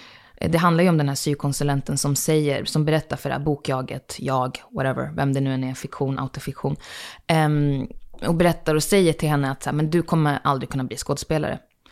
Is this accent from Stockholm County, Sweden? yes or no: yes; Akalla, Stockholm County, Sweden; Att jag är uppvuxen i Akalla, att jag bott där i 22 år.